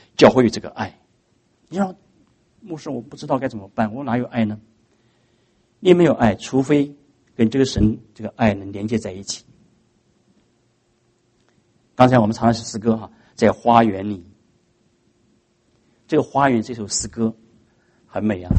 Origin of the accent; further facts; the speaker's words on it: China; 我们中国人说，好死不如赖活着。